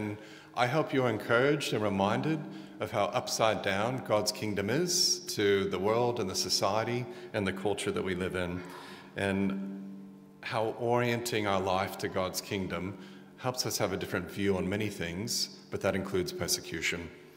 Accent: Texas, United States; now in Australia; My wife and I'm originally from Texas. We had lived in Texas for a couple of years, most of my life here in Australia, but my wife went back to Texas with me

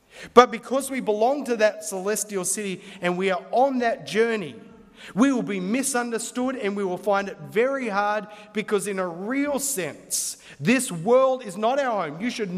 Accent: Newcastle, New South Wales, Australia; also born or lived in Lithgow; I've lived in many different parts of the world. I was born in Newcastle, and I'm a Novocastrian, so that makes me royalty. I'm a Novocastrian.

